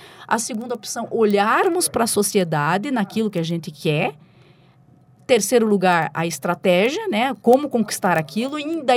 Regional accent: Paraná, Brazil; o nosso olhar como paranaenses é um olhar definido pelas nossas condições de vida e condições que o Estado do Paraná nos proporciona, a nossa cultura, a nossa colonização.

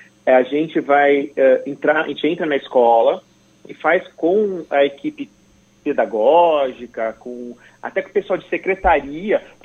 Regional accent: Santos, São Paulo, Brazil; eu estudei em semi-internato em Santos, eu sou de Santos

